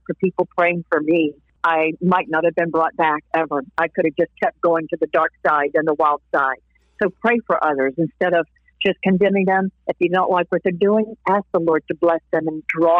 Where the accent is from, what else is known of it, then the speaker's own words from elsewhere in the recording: Hollywood, California, United States; people are like shocked and astonished that I'm from Hollywood. What? There's actual Christians in Hollywood?